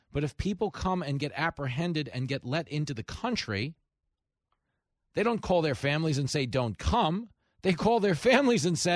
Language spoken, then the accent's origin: English; Levittown, New York, United States; I was growing up in Levittown, a lot of, you know, biggest post-World War II community for American GIs returning home from the war.